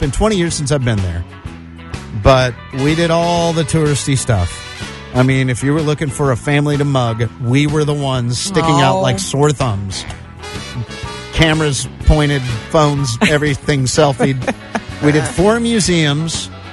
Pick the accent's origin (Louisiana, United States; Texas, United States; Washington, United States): Texas, United States; And I said, no, we're from Texas.